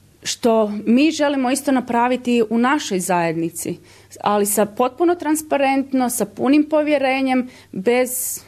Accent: Croatia; now in Australia; Kao Hrvati koji smo poznati po građevini

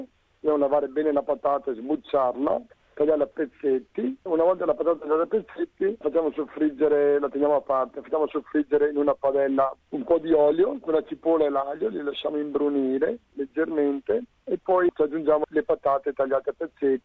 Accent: Venice, Veneto, Italy; Oggi vorrei presentare un piatto della mia terra, della zona di mare, della zona di Venezia

